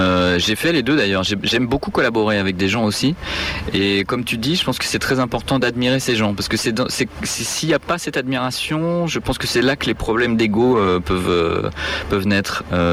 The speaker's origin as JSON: {"language": "French", "town": "Paris", "region": "Île-de-France", "country": "France", "moved": "yes", "lives_now": "Berlin, Germany", "said": "Je suis parisien à la base, et donc j'ai fait des choses à Paris, qui est là d'où je suis. Et puis après, je suis parti à San Francisco, où j'ai vécu 12 ans, et maintenant je suis à Berlin, où j'habite depuis 4 ans."}